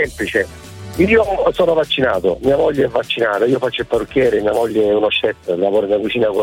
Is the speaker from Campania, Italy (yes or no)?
no; Sicily, Italy; io sono siciliano, io vivo a Messina.